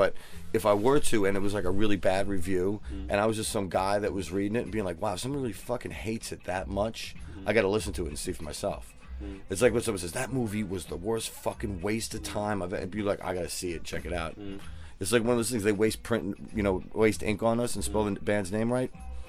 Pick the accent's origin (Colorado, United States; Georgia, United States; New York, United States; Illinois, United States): New York, United States; New York City; now in Manchester, United Kingdom; I'm from New York City, man. I'm sitting here in Manchester, and people know a song that I wrote fucking 12 years ago.